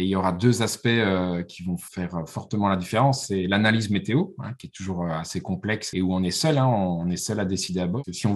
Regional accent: Liège, Wallonia, Belgium; je suis liégeois, j'ai 42 ans

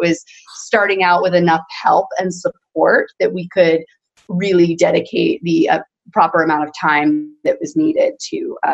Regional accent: New Jersey, United States; also born or lived in Greenville, South Carolina; I was born in South Carolina. My grandparents had retired there and lived there. And, you know, even though, and I lived in Greenville, South Carolina till I was about 7, and then we moved up to New Jersey.

